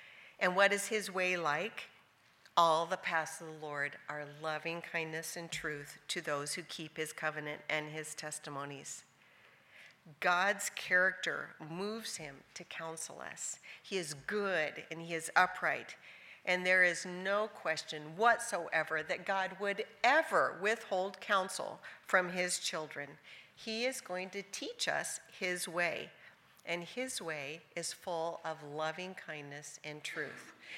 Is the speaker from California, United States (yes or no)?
no; Idaho, United States; We're from Idaho, and Idaho has all these big mountain rivers and stuff.